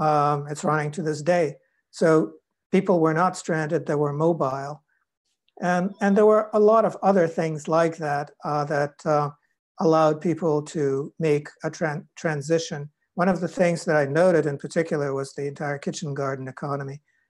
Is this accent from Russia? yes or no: yes; Russia; As a kid growing up in Russia, I knew that if I walked into the wrong neighborhood unaccompanied, there'd be a lot of questions.